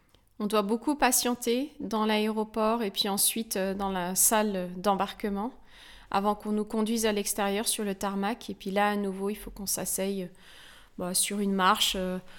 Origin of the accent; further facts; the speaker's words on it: France; ce qu'on ferait peut-être pas en temps normal quand on est chez nous en France